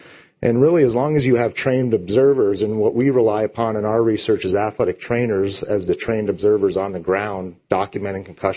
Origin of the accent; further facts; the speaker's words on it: Michigan, United States; but I'm a Midwest guy. I grew up in Michigan, went to school at Michigan State